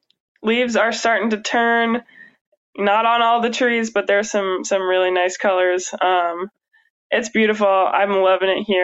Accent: Pacific Northwest, United States; You know, I grew up in the Pacific Northwest, so it's kind of similar, like, you know, a lot of trees, a lot of clouds and fog up in the trees, and just beautiful, beautiful rolling hills and mountains up here

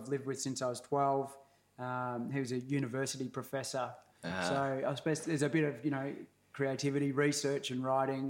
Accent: Ocean Grove, Victoria, Australia; I grew up in Ocean Grove on the coast past Geelong and then on a farm from when I was 12, about 12 minutes inland from Torquay.

